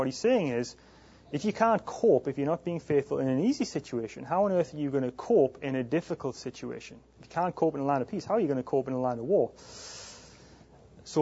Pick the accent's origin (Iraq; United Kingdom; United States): United Kingdom; England; You know, my home country in England